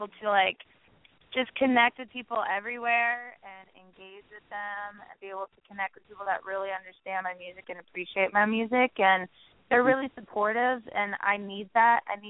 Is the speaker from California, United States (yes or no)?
no; Williamsport, Pennsylvania, United States; it was in the special place that I grew up with in Williamsport. It was the Williamsport Community Arts Center.